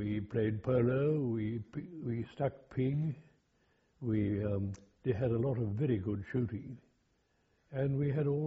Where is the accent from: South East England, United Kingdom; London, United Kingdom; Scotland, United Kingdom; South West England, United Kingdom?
Scotland, United Kingdom; Rhu; born there; I was born in Scotland in 1917.